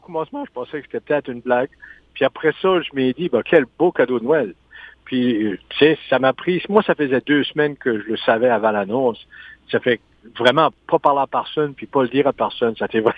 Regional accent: Canada; Le fait que je suis un Acadien

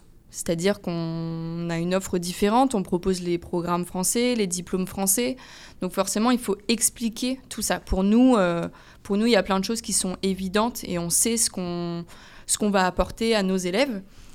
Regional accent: France; moved away; moi, c'est la première fois que je vis en dehors de France.

